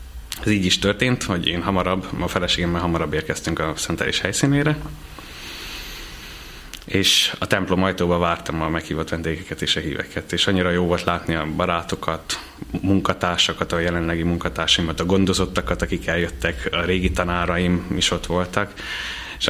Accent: Nyíregyháza, Szabolcs-Szatmár-Bereg, Hungary; Számomra nagyon fontos, mert én ott, tehát gyerek, ott születtem, tehát Nyíregyháza Borbányán volt a diakónus szentelés

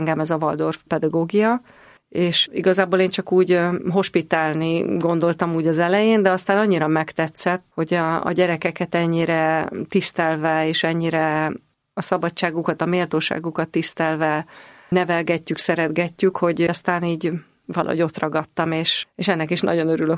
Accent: Komló, Baranya, Hungary; Komlón születtem, már jó régen, 54 éves vagyok, és ez ugye egy baranyai kisváros, Pécs vonzás körzetében

